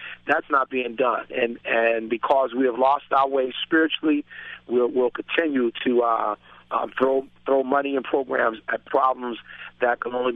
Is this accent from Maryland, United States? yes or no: no; Boston, Massachusetts, United States; I'm a product of a Christian home. I grew up right in the Franklin Hill area of Dorchester.